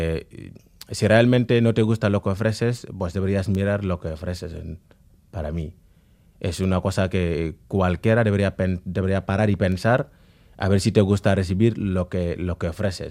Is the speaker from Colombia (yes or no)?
no; Senegal; also born or lived in Valencia; now in Bilbao, Spain; Y llegué desde Valencia, bueno, desde Senegal a Valencia, pues llegué en avión. Luego de Senegal, de Valencia aquí, pues llevaba unos 6-7 meses en Valencia.